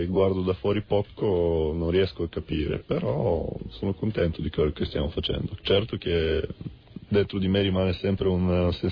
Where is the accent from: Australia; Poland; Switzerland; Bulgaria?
Bulgaria; Sofia, Sofia City; Sono di Sofia.